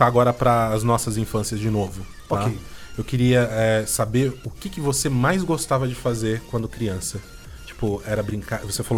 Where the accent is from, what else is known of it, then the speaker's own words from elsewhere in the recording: Campos do Jordão, São Paulo, Brazil; Campos do Jordão.